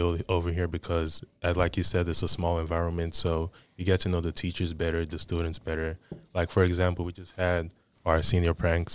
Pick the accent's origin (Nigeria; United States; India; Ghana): Nigeria; Okay. So we're all from Nigeria.